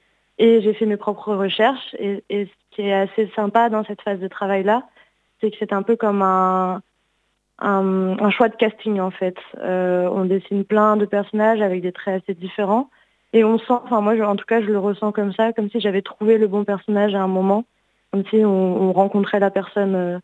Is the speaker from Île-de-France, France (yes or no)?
no; Brittany, France; moi je suis bretonne d'origine